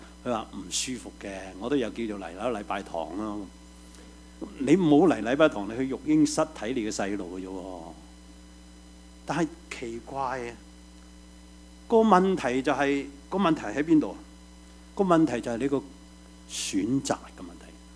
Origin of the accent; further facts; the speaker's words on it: China; 我哋中国人先要牛耕田，马食谷嘅啫。